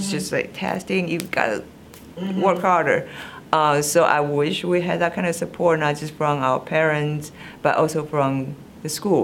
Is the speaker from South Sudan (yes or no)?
no; Taiwan; English is a second language; now in United States; So I really didn't grow up in the United States, right? I grew up in Taiwan, so it was a very different educational system.